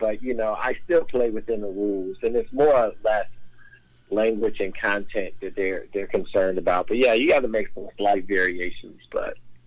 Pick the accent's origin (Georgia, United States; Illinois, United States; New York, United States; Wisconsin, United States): Illinois, United States; Chicago; Yeah. Yeah, born and raised in Chicago.